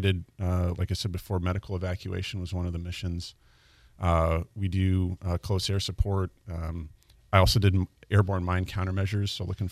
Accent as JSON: {"language": "English", "town": "Tucson", "region": "Arizona", "country": "United States", "said": "and I'm originally from Tucson, Arizona."}